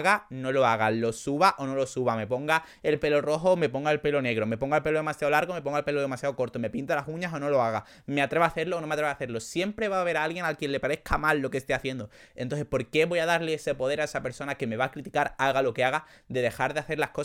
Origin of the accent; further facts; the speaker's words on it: Andalusia, Spain; Soy andaluz, de hecho. El número 3 de cosas que he aprendido a los 22